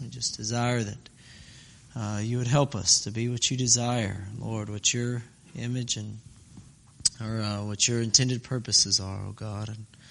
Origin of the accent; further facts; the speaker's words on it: Alabama, United States; I grew up in South Alabama.